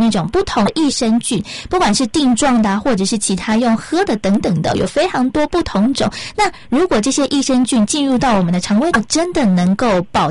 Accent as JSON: {"language": "Chinese", "country": "Taiwan", "said": "我们台湾人的饮食"}